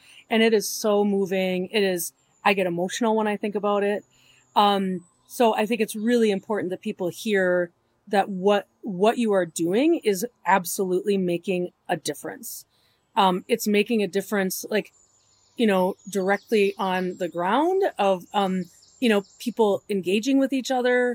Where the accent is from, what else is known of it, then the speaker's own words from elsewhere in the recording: Wisconsin, United States; I'm Southeast. Sorry. We might play sheepshead together. I grew up in the Southwest part of the state. The card games are regional.